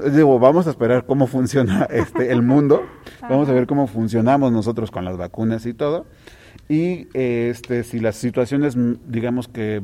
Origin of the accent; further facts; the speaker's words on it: Aguascalientes, Mexico; que es mi tierra, que es mi gente, mis actores, actrices de aquí de Aguascalientes